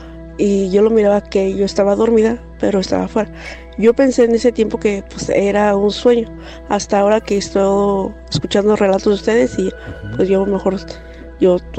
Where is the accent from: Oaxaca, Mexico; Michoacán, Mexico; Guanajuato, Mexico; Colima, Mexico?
Guanajuato, Mexico; now in United States; soy de Guanajuato, pero radico acá en Estados Unidos.